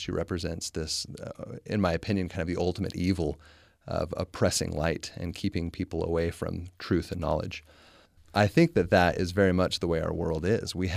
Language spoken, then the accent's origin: English; Provo, Utah, United States; from Provo